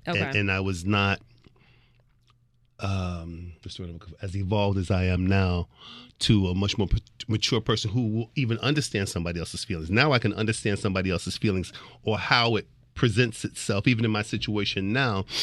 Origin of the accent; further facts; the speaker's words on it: Brooklyn, New York, United States; Well, I'm from Brooklyn, so I don't mind a hood rat.